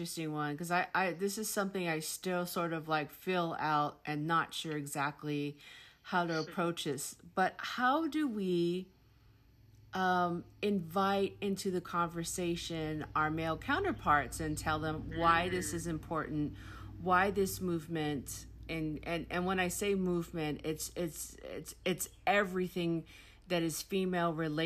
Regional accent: United States; now in New Zealand; I think as an American living in New Zealand in particular, it's a bit tougher.

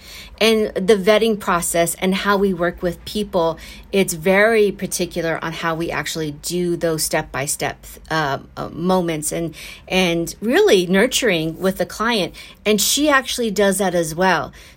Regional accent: Los Angeles, California, United States; born there; Same thing with as an American. I mean, I was born in Los Angeles.

